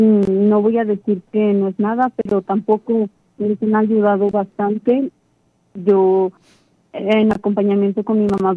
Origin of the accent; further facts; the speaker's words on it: Puebla, Mexico; soy del estado de Puebla.